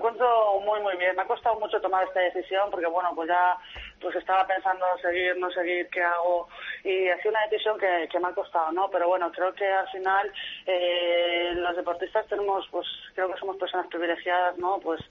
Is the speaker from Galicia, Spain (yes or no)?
yes; Galicia, Spain; que no me olvido que soy gallega, que la tierra tira mucho.